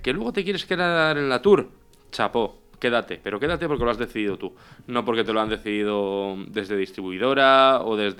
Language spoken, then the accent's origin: Spanish; Spain; como somos españoles